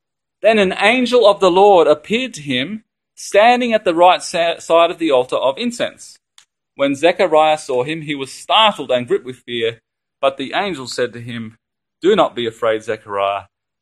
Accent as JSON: {"language": "English", "country": "Indonesia", "tie": "born or raised there", "said": "I grew up in Indonesia, but I went to a boarding school for missionaries. Okay, so I'm Western. Okay, I'm really Western. I like Asian food. I speak a bit of Bahasa"}